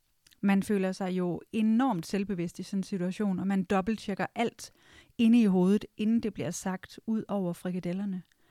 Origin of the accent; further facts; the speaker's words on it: North Denmark Region, Denmark; I Vendsyssel, hvor jeg voksede op, der var det ikke udbredt at sætte ord på sine følelser.